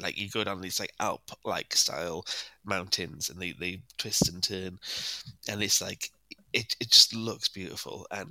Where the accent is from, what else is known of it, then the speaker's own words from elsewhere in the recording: Wales, United Kingdom; So I'm Welsh rugby is so pinnacle to Welsh identity, though, so I think people would be fucking fuming if we don't put that through.